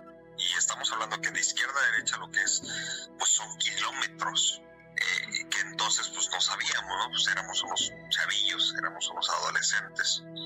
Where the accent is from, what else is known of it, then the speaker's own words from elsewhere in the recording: Ecatepec, State of Mexico, Mexico; yo pasé mi niñez, más bien mi adolescencia, en Ecatepec, y saludos a la gente del Estado de México, en una colonia que se llama Parque Residencial Coacalco, en la tercera sección.